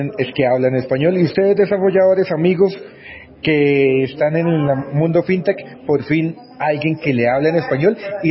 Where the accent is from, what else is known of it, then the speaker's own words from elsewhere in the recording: Colombia; como nosotros colombianos, como los mejores amantes del mundo